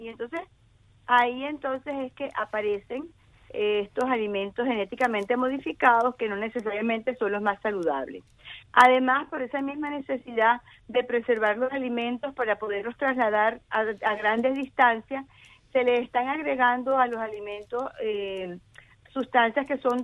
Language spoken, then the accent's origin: Spanish; Venezuela; por la situación política que están viviendo también en mi país, Venezuela, sí.